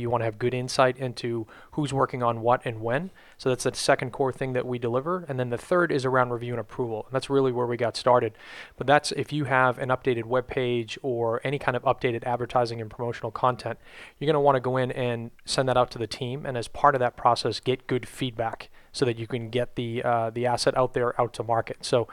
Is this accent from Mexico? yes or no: no; Boston, Massachusetts, United States; I'm actually originally from Boston